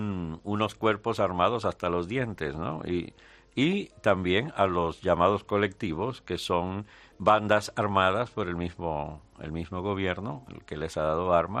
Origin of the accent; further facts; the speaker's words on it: Maracaibo, Zulia, Venezuela; yo soy de Maracaibo, al occidente, totalmente al otro extremo de Venezuela